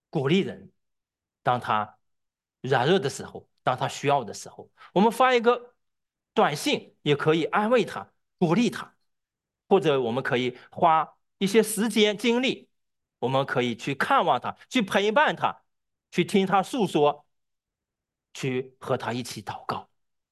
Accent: China; 我们中国人或者可以说我们大陆人吧

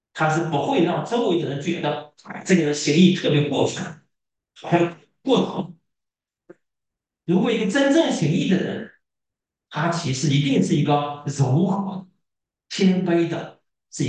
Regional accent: China; 我们在大陆生活的弟兄姐妹，我们都知道，我们小时候在语文上、历史课上

